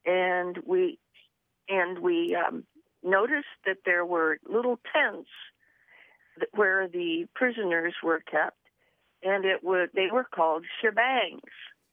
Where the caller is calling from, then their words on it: Petoskey, Michigan, United States; From Petoskey, Michigan.